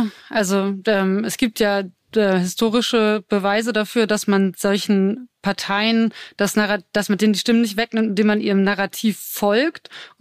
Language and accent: German; Mölln, Schleswig-Holstein, Germany; ich komme selbst, muss ganz kurz persönlich werden, ich komme aus Mölln.